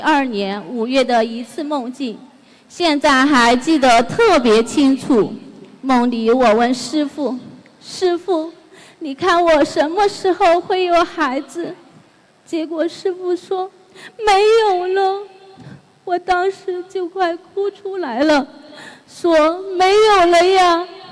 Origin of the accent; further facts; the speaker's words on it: Sichuan, China; 我是来自四川的同修